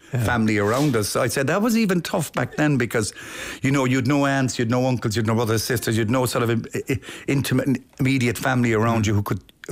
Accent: Limerick, Munster, Ireland; born or raised there; also born or lived in Tipperary

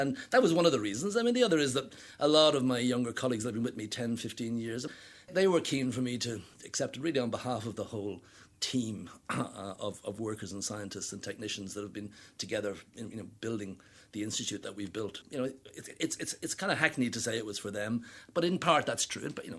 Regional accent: Ireland; now in England, United Kingdom; So I'm very comfortable in England, but I'm very proud of being Irish and I never changed my Irish passport.

